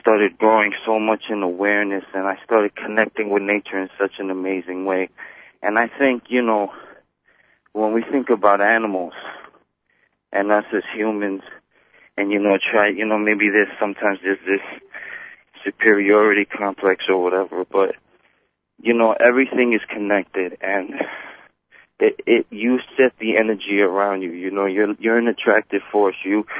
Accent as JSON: {"language": "English", "region": "New York", "country": "United States", "said": "I'm just a New Yorker over here. I'm only 23, and I'm just living my life."}